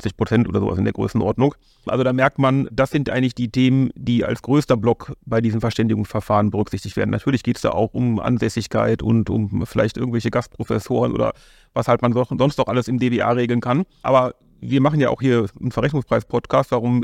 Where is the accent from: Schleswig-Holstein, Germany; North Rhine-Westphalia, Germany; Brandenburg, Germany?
North Rhine-Westphalia, Germany; Düsseldorf; ich bin der Düsseldorfer Ureinwohner